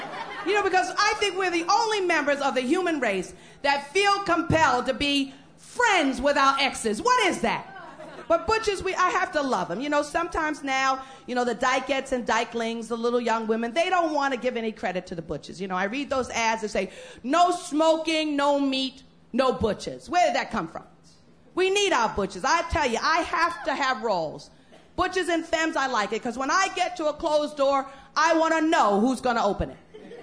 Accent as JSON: {"language": "English", "region": "New York", "country": "United States", "said": "Because I'm a New Yorker. And we don't call it camping, we call it homeless."}